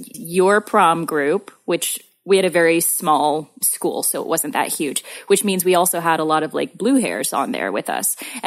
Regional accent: the Ozarks, United States; I'm from the Ozarks.

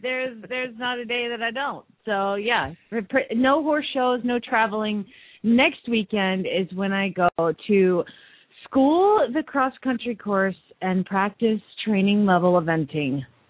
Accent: Phoenix, Arizona, United States; from Phoenix, Arizona

